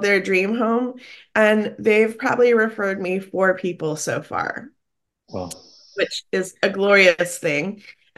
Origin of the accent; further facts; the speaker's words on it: Atlanta, Georgia, United States; also born or lived in Southern California; Growing up in Atlanta and Southern California, it was very, very different.